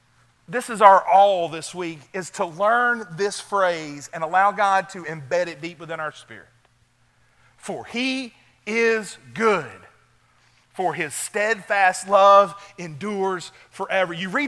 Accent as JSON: {"language": "English", "town": "Bowden", "region": "Georgia", "country": "United States", "said": "Sorry, I'm from Bowden, Georgia. I'll get a little country."}